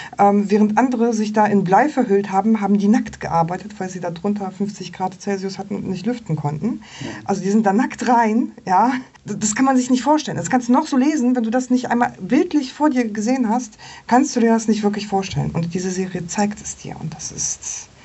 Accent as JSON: {"language": "German", "country": "Poland", "said": "Also ich komme ja aus Polen"}